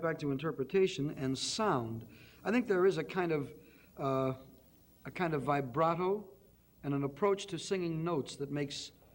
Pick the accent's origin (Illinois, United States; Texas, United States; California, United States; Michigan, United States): Illinois, United States; Chicago; I grew up in my hometown of Chicago